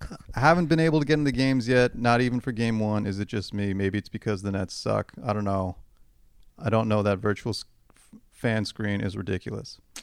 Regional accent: Hamilton, Ontario, Canada; now in Toronto, Canada; But I, you know, growing up in Hamilton, I saw it too.

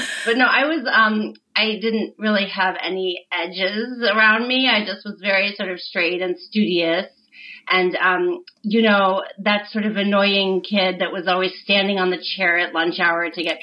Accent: Midwest, United States; because you don't spend a lot of time talking about the entertainment industry if you're growing up in the Midwest, right, in the 80s.

